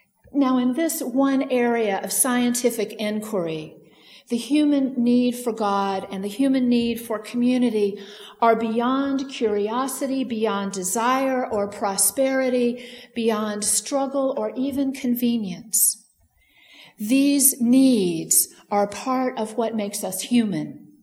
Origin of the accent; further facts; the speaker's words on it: Virginia, United States; It happened in the Blue Ridge Mountains in my home state of Virginia, at a place called Thunder Ridge